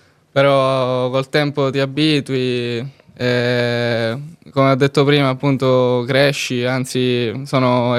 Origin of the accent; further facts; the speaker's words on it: Partinico, Sicily, Italy; No, sono di Partinico, un paese in provincia di Palermo, ma vivo qui in un appartamento.